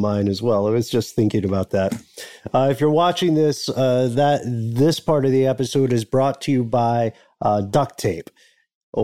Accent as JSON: {"language": "English", "region": "Tennessee", "country": "United States", "accent": "Tennessee", "said": "that's tough on my Tennessee accent"}